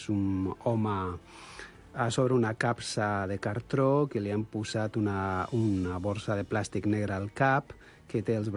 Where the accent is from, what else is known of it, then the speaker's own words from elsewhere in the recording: Canary Islands, Spain; És que sóc canari, no?